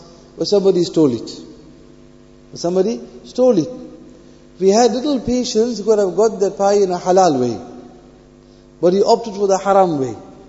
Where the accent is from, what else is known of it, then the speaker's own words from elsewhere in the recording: South Africa; Me back home in South Africa, in my hometown, going from supermarket to supermarket, buying the ingredients, my wife preparing the food in my kitchen back home